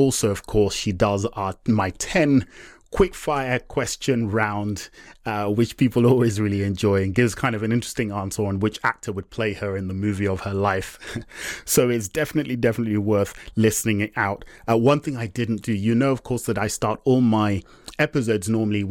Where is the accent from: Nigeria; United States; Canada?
Nigeria; although I am Nigerian and I've done work out in Nigeria